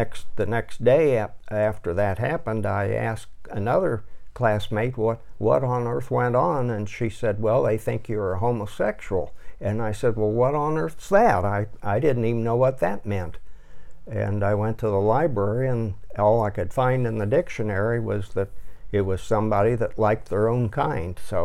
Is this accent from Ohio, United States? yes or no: yes; Dayton, Ohio, United States; Well, I was born right here in Dayton at St. Elizabeth Hospital in 1941